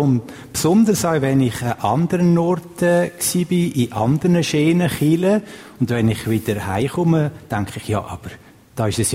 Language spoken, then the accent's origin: German; Uri, Switzerland; Als Urner sammle ich alles zum Thema Wilhelm Tell